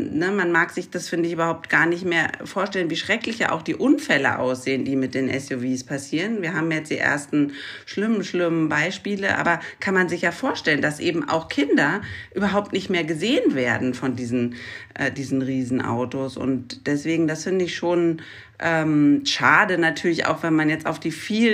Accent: Germany; Und ich glaube tatsächlich, dass wir da als Deutsche eine Macke haben

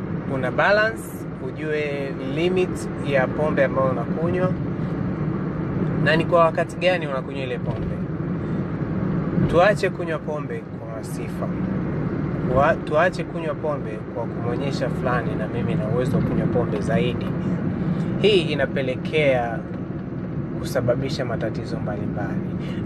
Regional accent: Tanzania; natokea Tanzania

